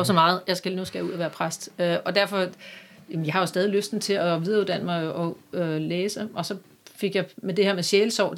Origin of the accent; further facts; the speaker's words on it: Birkerød, Capital Region, Denmark; born there; also born or lived in Slagelse / Aalborg; Jeg er født i Birkerød, og døbte Birkerød Kirke